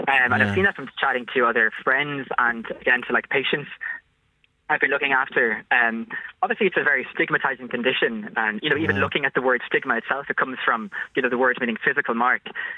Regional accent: Ireland; there was no problem with me being Irish.

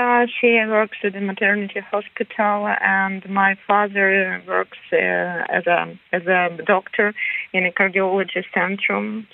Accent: Russia; born there; first language Russian; English is a second language; I was born in Russia. My native language was Russian. All our relatives, they talked and they spoke Russian

